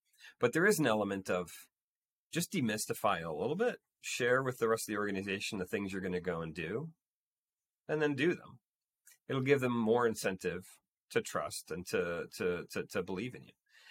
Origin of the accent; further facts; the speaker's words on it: Canada; If I'm trusting somebody to pass me the puck, playing hockey as a Canadian, you know, you do that.